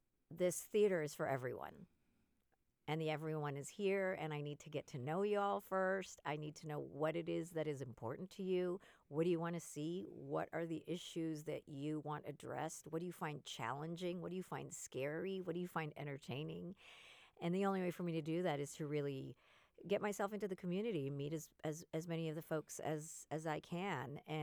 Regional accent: West Coast, United States; I'm from the West Coast, and the last thing that I want to do is say, okay, great, I'm going to come out to the Midwest

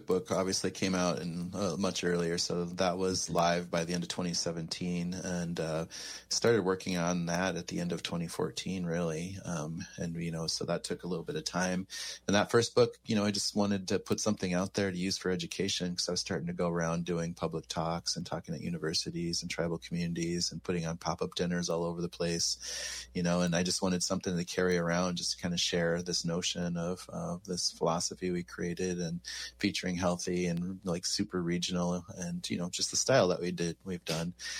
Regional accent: Pine Ridge, South Dakota, United States; the one that really touched me was just a simple one from like where I grew up around Pine Ridge.

